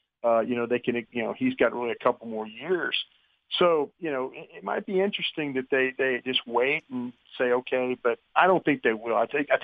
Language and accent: English; Dallas, Texas, United States; I grew up a Cowboys fan. I'm from Dallas. You know, my family was season ticket holders for 20 years.